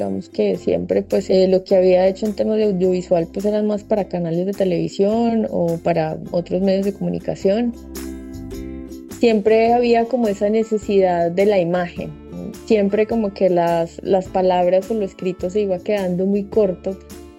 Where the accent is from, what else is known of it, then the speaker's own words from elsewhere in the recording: Tolima, Colombia; Yo realmente soy del Tolima, pero me vine a Medellín a estudiar periodismo en la Universidad de Antioquia.